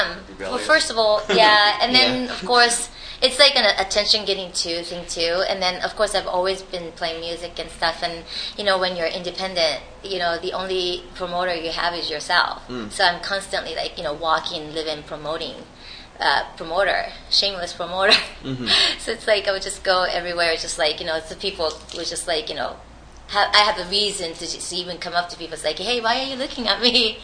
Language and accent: English; Shibuya, Tokyo, Japan; I'm from Shibuya.